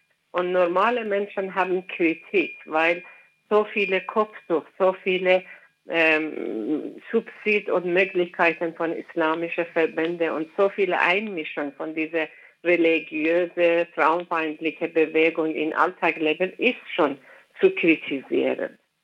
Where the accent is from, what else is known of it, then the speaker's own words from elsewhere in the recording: Iran; German is a second language; Also besonders ich komme aus dem Iran